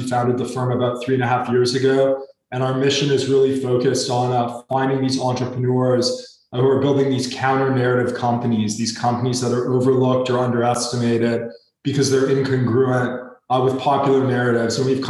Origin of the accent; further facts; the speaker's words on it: Calgary, Alberta, Canada; Canadian. I grew up in Calgary, sort of, you know, pretty close to the mountains, Western Canada.